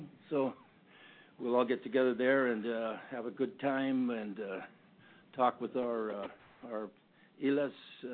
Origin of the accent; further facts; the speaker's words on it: Barrow, Alaska, United States; I'm from Barrow. I'm the president of ICC Alaska.